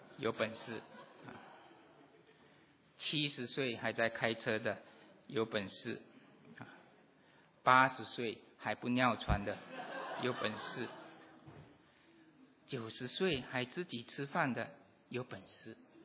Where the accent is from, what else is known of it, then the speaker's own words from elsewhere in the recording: Fuzhou, Fujian, China; 我是福州人